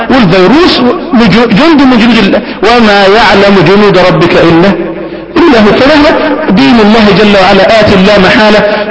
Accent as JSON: {"language": "Arabic", "country": "Egypt"}